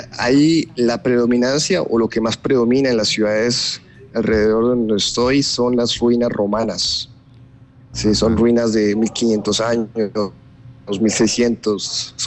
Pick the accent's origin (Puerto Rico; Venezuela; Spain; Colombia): Colombia; moved away as an adult; Yo creo que cuando yo salí de Colombia tenía apenas 20 años.